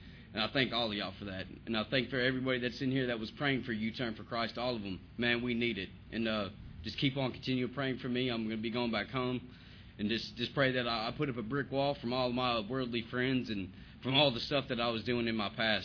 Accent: Shreveport, Louisiana, United States; I'm from Shreveport, Louisiana.

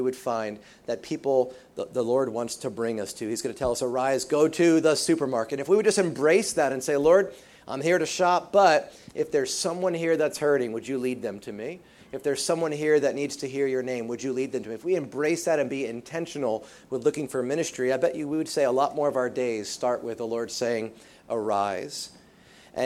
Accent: New Jersey, United States; I'd never had a pizookie before because I was from Jersey

